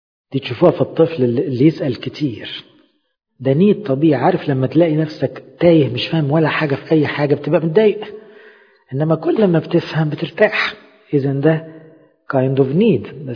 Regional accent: Egypt; يعني احنا عندنا في مصر كتير من اللي بيدخلوا في المعاش

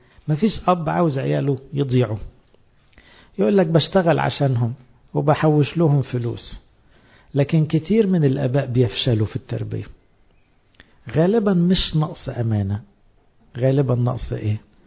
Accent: Egypt; عندنا في مصر بعد الثورة بقى في شعار مهم قوي

